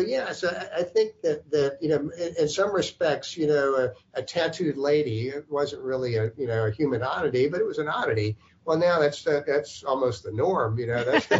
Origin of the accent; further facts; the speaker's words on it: the South, United States; now in Michigan, United States; Yeah, I was. And I really lived here my whole life. My Michigan residence has come on later because my wife's family is from the Upper Peninsula in Michigan.